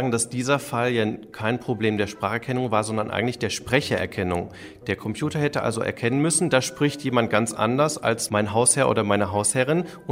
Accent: North Rhine-Westphalia, Germany; Ich komme aus dem Ruhrgebiet, da wird R eigentlich EA ausgesprochen, R.

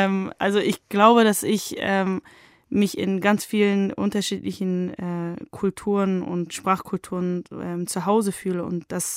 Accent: Germany; born there; Ich bin einfach jemand, der in Deutschland geboren ist, aber trotzdem, das Türkische ist natürlich total dominant in meinem Leben

